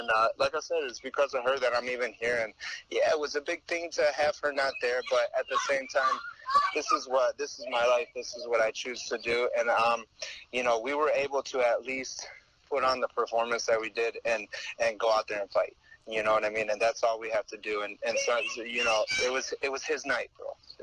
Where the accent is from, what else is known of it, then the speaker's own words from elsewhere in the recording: Toledo, Ohio, United States; I grew up in Toledo, Ohio. You can look at me and see the lifestyle that I used to live.